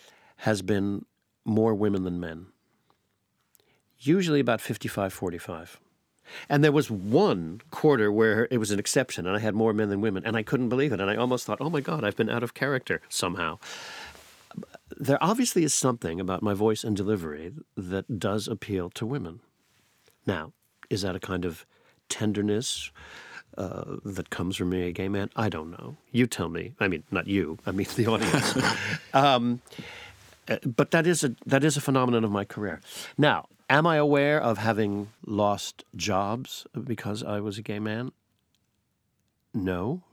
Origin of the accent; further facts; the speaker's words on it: United States; It upsets me so much that my home country of the United States had the opportunity financially to construct an outstanding broadcasting system and did not.